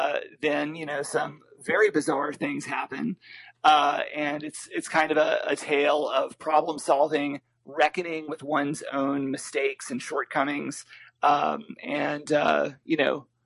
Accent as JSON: {"language": "English", "region": "Arkansas", "country": "United States", "tie": "born or raised there", "said": "in the Ozark Mountains in Arkansas, my home state."}